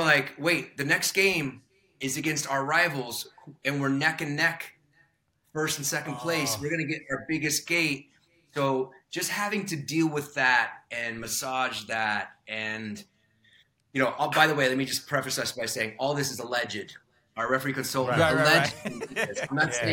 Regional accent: Italy; You know, I grew up in Italy, so I was such a fan of Serie A in its heyday

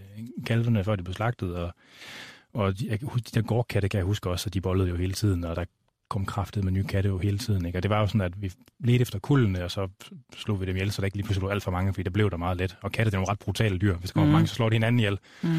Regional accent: Bølling, Central Denmark Region, Denmark; Ja, jeg er vokset op på landet i Bølling, uden for Bølling, som ligger uden for Skjern, som ligger over ved Ringkøbing Fjord. Og min far, han var landmand

